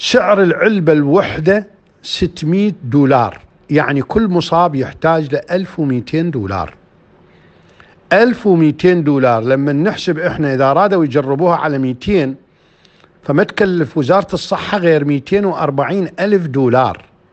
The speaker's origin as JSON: {"language": "Arabic", "country": "Iraq", "lives_now": "Moscow, Russia", "said": "هاي ماكو واحد يقدر يطلع علبة من الدواء يطلعها مثل ما عندنا بالعراق"}